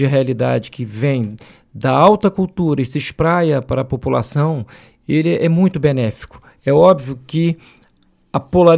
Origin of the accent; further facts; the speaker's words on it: Rio de Janeiro, Brazil; no Rio de Janeiro, cidade onde nasci, onde vivo